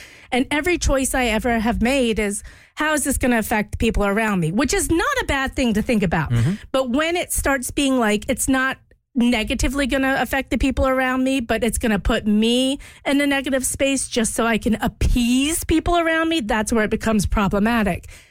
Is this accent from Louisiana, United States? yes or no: yes; Louisiana, United States; like originally a fleur-de-lis because I grew up in Louisiana, it kind of fell by the wayside.